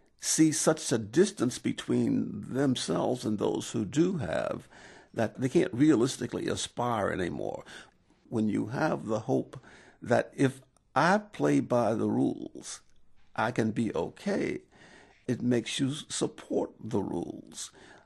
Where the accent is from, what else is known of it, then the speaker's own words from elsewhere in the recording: Okolona, Mississippi, United States; So I personally started this Baby Steps program in my hometown of Okolona, Mississippi, paying for it out of pocket.